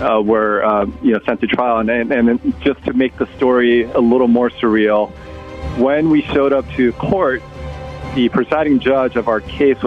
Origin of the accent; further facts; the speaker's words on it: South Korea; moved away; Since 1984, we came from nothing. We immigrated from South Korea.